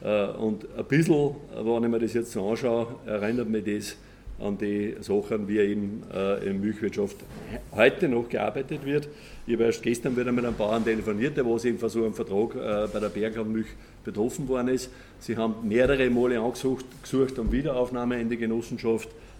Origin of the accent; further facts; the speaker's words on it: St. Peter in der Au, Lower Austria, Austria; Ich komme aus der Gemeinde St. Peter in der Au